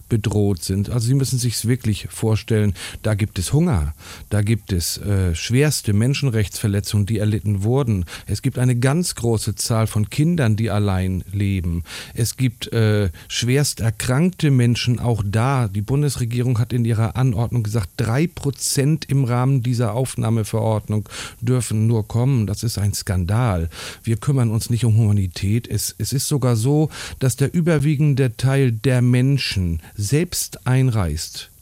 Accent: Münster, North Rhine-Westphalia, Germany; ich sag's in der Stadt Münster, wo ich herkomme, 130 Familien

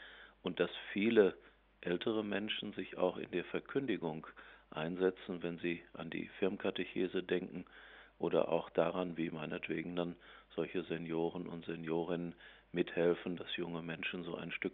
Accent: Dortmund, North Rhine-Westphalia, Germany; in Dortmund, was meine Heimat ist und wo ich das immer auch schon seit meinen Kindertagen als ganz selbstverständlich erfahren habe

